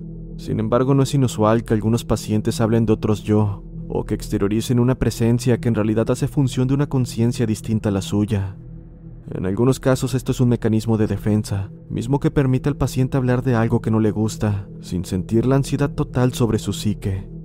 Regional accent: Mexico; Desde hace muchos años resido en la capital de mi estado, en el país de México, pero soy oriundo de una comunidad poco conocida.

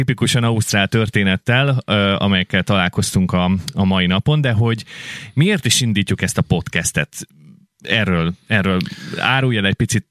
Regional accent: Kecel, Bács-Kiskun, Hungary; ez az én szülővárosom Kecel

